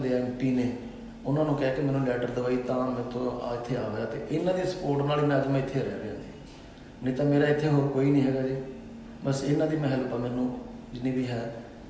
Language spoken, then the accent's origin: Punjabi; Ludhiana, Punjab, India; ਮੈਂ ਲੁਧਿਆਣੇ ਹਾਂ ਜੀ, ਮੈਂ ਲੁਧਿਆਣੇ ਤੋਂ ਬਿਲੋਂਗ ਕਰਦਾ ਜੀ